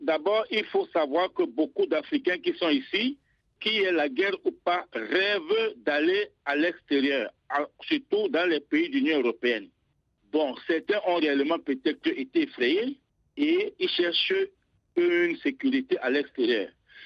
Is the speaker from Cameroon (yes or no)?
yes; Cameroon; moved away as an adult; je suis ici en espérant bien sûr un jour repartir chez moi au Cameroun.